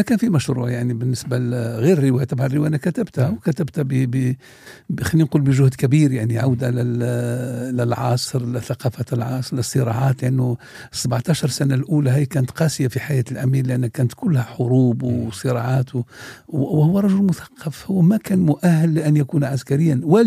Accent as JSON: {"language": "Arabic", "country": "Algeria", "said": "لدرجة أن بعض حتى يتهموا بالخيانة يعني عندنا في الجزائر يعني"}